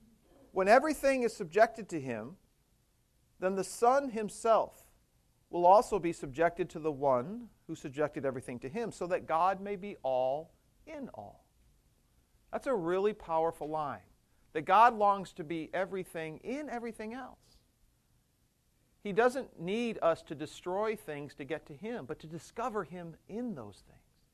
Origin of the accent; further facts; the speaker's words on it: Paw Paw, Michigan, United States; I grew up in Paw Paw, Michigan